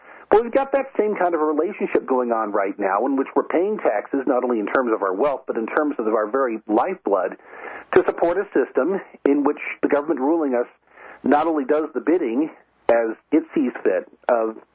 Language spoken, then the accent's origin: English; Idaho, United States; people who are as American as I am. I was born and raised in Idaho.